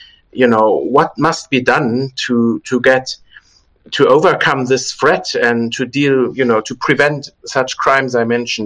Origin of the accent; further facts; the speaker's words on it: South Africa; born there; also born or lived in Germany; I was born in South Africa and later lived in Germany